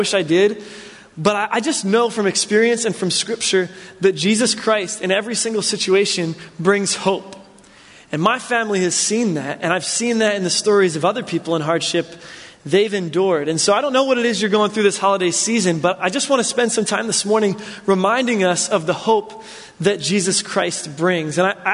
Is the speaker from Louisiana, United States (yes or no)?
no; New Jersey, United States; I come from New Jersey, and for my family, this is actually a really weird time of the year.